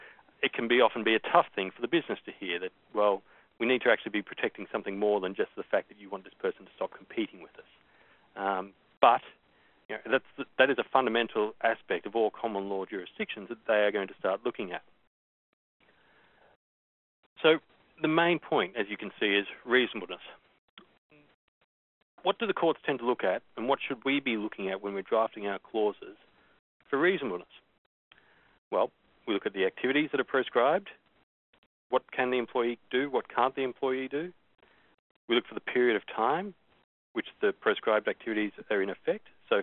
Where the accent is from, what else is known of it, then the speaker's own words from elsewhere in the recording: Canada; But then you also look at Canada, my home country, Australia